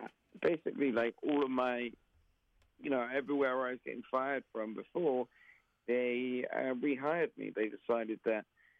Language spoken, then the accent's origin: English; London, United Kingdom; accent: Southeast London; moved away as an adult; now in Las Vegas, United States; I'm from Southeast London originally. This is not how they sound in Las Vegas.